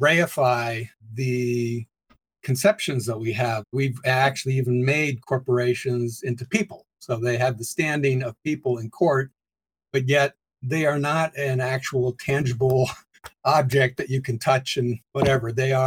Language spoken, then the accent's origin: English; Mount Lebanon, Pennsylvania, United States; I was born here. One of my brothers was born in Canada. He still lives there. And I grew up in Mount Lebanon.